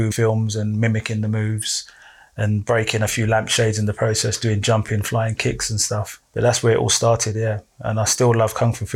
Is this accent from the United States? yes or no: no; London, United Kingdom; also born or lived in Coventry; So I was born in Coventry, but I didn't stay up there that long. Came down to London about the age of 4, I think.